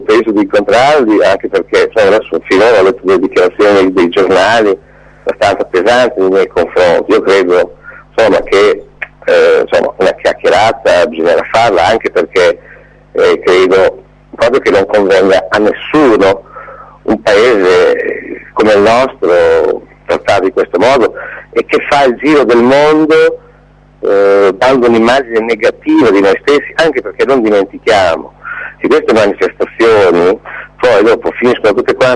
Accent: Predappio, Emilia-Romagna, Italy; io sono di Predappio da sempre, abito qua da sempre

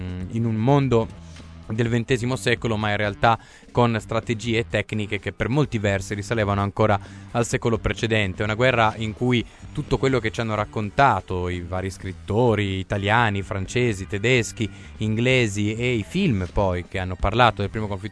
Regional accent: Gorizia, Friuli-Venezia Giulia, Italy; born there; la mia città natale diventa protagonista di una canzone che fa così

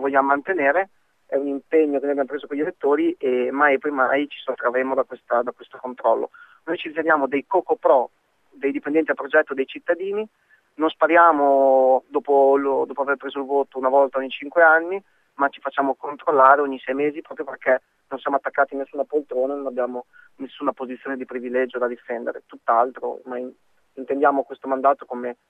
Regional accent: Bologna, Emilia-Romagna, Italy; Fare la tappa a Bologna, poi per me che sono di Bologna, è veramente sempre un grande piacere.

